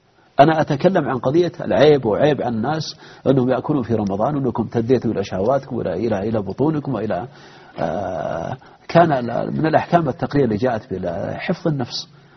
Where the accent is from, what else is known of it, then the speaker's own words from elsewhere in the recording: Buraydah, Al-Qassim, Saudi Arabia; أنا ألاحظ عندنا في القصيم في بريد